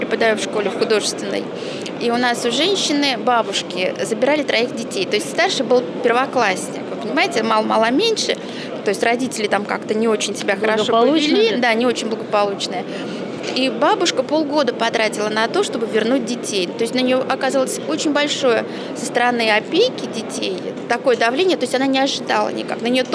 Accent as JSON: {"language": "Russian", "town": "Tambov", "region": "Tambov Oblast", "country": "Russia", "said": "Мы приехали из Тамбова."}